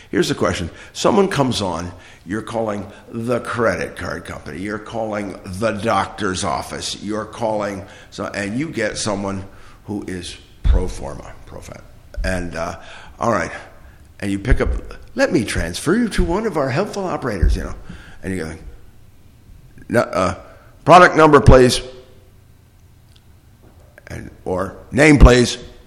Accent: Philippines; now in Cranberry, United States; I mean, I'm here in Cranberry, New Jersey, we're about in the center of the state here. Where am I calling? Well, I am from the Philippines.

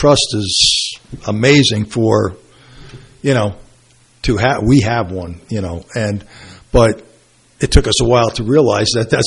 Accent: Brooklyn, New York, United States; And I'm from Brooklyn, so they definitely talk with their hands.

